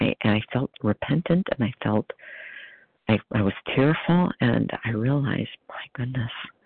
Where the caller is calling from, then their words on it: Wisconsin, United States; Hey, Abby. … I'm from Wisconsin.